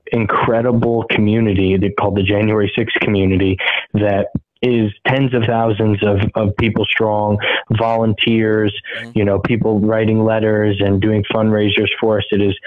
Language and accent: English; Narrowsburg, New York, United States; Home is upstate New York, beautiful riverside on the Delaware River hamlet called Narrowsburg, New York. I miss my home very much.